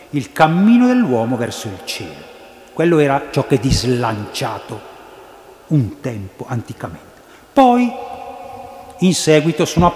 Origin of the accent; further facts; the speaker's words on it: Lumezzane, Lombardy, Italy; quando eravamo bambini, io sono di Lumezzane, voi sapete che i vecchi di Lumezzane hanno un dialetto tutto aspirato.